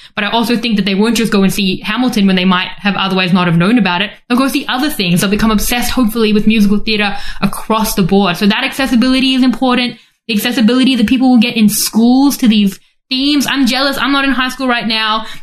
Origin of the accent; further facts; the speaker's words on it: South Africa; now in Australia; growing up in South Africa, I wasn't going to the theater.